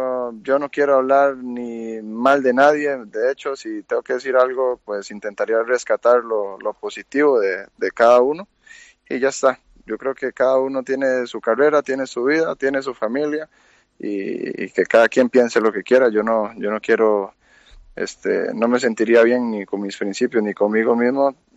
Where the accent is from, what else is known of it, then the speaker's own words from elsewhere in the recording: Costa Rica; Yo soy costarricense.